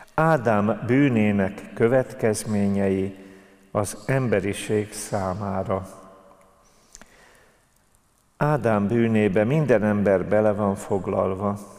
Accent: Budapest, Hungary; én kertesházban nőttem föl Zuglóban

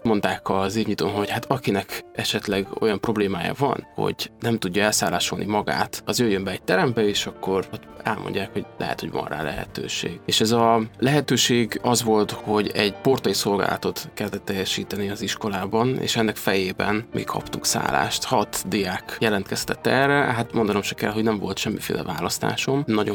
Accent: Szeged, Csongrád-Csanád, Hungary; Én szegedi származású vagyok, és úgy jöttem föl Szegedről Budapestre, hogy este még nem volt hol aludnom.

